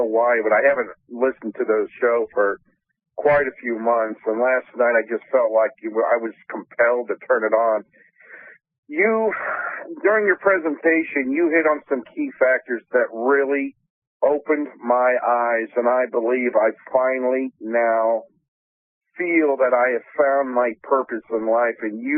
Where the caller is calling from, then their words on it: Florida, United States; Hi, Dolores. … I'm from Florida.